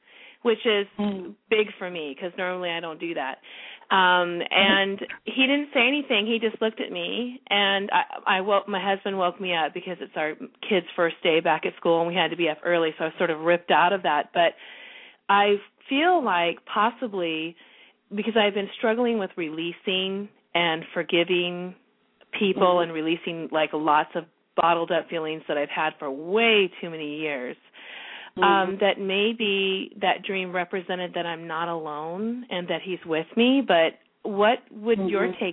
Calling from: California, United States; I'm calling from California this morning.

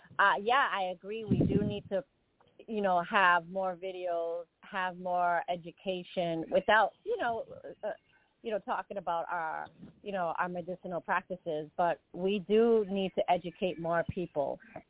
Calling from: Boston, Massachusetts, United States; I'm calling from Boston.

